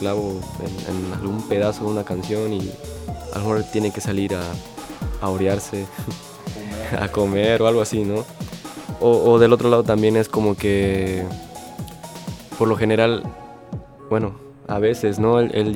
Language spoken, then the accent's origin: Spanish; Campeche, Mexico; venimos de Campeche.